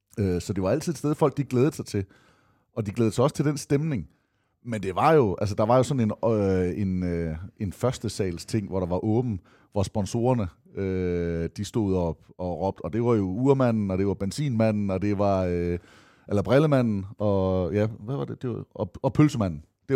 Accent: Aarhus, Central Denmark Region, Denmark; jeg er jo fra Åbyhøj opvækst

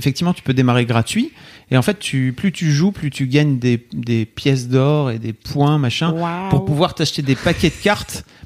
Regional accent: Hauts-de-France, France; Moi, je viens du Nord, alors...

